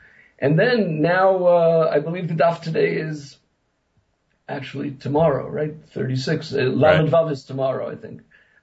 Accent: Brooklyn, New York, United States; as I mentioned before, I'm from Brooklyn.

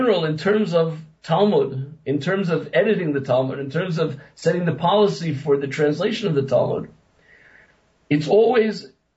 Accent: Brooklyn, New York, United States; as I mentioned before, I'm from Brooklyn.

